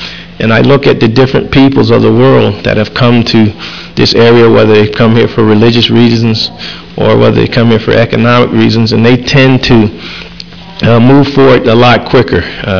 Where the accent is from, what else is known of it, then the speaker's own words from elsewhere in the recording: the South, United States; I do remember having to drink out of separate water fountains when I was growing up in the South.